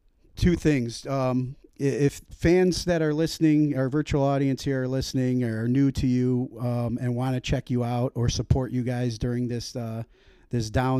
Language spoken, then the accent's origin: English; North Homestead, Ohio, United States; I grew up in Cleveland my whole life. Well, in a suburb of Cleveland called North Homestead. So lived here my whole life and then, you know, traveled in the military and now I'm back here.